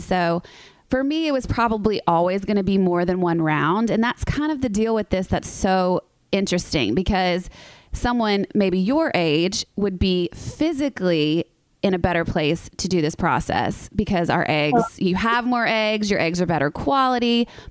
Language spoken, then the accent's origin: English; the South, United States; I'm from the South. So a lot of us are taught at a really young age that you just don't really think about that stuff until you find the guy you're going to settle down with, you know?